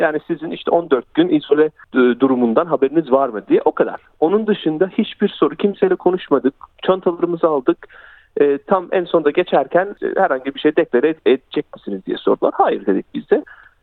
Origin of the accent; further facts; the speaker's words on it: Australia; şaşırdım ve biraz da hayal kırıklığına uğradım açıkçası bir Avustralyalı olarak.